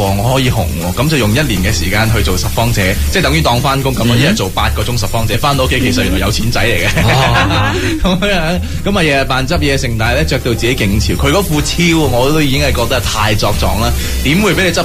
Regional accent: China; Cantonese is a second language; 咁我系内地人，我可以做代表啊，可以讲。

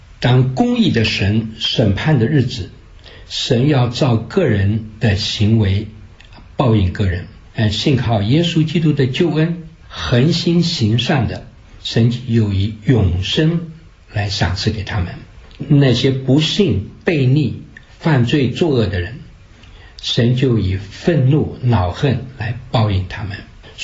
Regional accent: China; 我们中国人讲，善有善报，恶有恶报，若是未报，时候未到。

